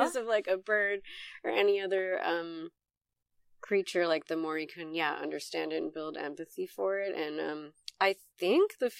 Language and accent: English; New York, United States; growing up in New York State and spending a lot of time in the North Country, I have to say, hands down, my favorite bird is a common loon.